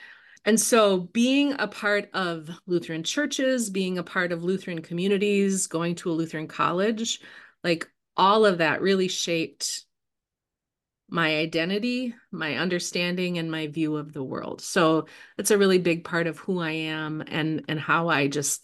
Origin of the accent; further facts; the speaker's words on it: Minnesota, United States; I grew up in Minnesota, which you might be able to hear, but my upbringing in Minnesota and the first 30 years of my life that I spent there really significantly shaped who I am and how I see the world.